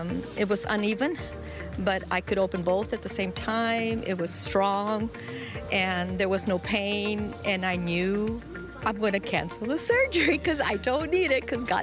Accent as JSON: {"language": "English", "town": "San Marcos", "region": "Texas", "country": "United States", "said": "I'm from San Marcos, Texas."}